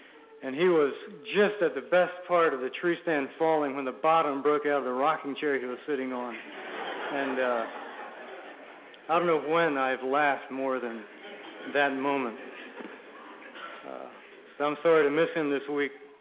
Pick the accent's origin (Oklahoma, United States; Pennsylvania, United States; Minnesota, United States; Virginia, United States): Virginia, United States; also born or lived in Guatemala; We are from Virginia. I was raised there, but actually spent some years of my life in Guatemala.